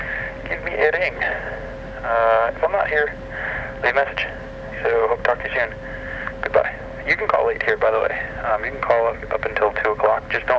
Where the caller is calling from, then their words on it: New Jersey, United States; And I'm calling you from New Jersey.